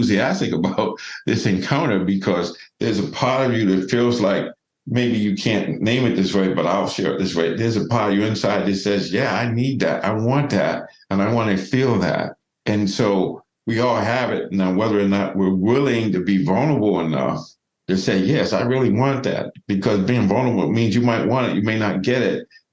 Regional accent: Boston, Massachusetts, United States; So obviously I grew up in Boston, and so I watched him play his whole career.

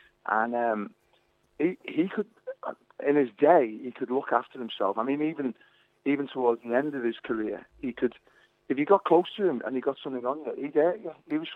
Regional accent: Liverpool, North West England, United Kingdom; I'm coming from Liverpool as well, because there's no wrestlers from Liverpool. It was all Manchester, Wigan, Bradford, Leeds. So that coming from Liverpool at the time, it was like incredibly hard.

